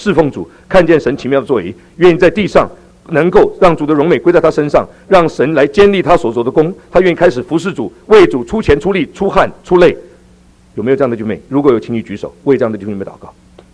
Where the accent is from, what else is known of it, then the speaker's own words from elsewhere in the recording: Taiwan; 我从台湾来，没有别的目的，就是要把